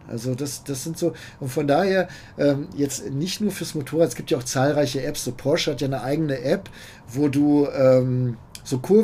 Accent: Bückeburg, Lower Saxony, Germany; Also meine alte Heimat, ich bin ja in Bückeburg aufgewachsen, ist jetzt nicht ganz so weit weg. Schaumburg halt der Bereich.

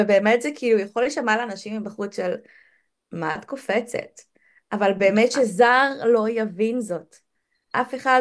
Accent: Ra'anana, Central District, Israel; also born or lived in Ramat Gan; אני נולדנו ברמת גן ועברתי לרעננה ב5.

